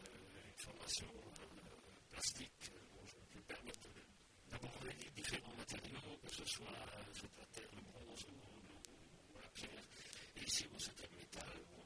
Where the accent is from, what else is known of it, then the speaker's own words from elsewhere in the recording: Lévis, Quebec, Canada; De naissance, donc, je suis originaire de Lévis, donc c'est peut-être un petit village ici voisin. J'habite Flaubert donc depuis 1958, et bon, je suis un collégard de souche.